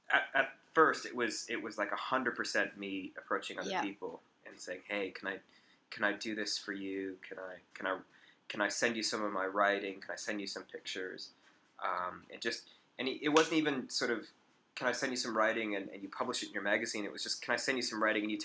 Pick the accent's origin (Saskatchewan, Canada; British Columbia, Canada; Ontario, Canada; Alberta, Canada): Alberta, Canada; Calgary; I grew up in Calgary, which is in western-ish Canada, sort of in the mountains in the western end of the country.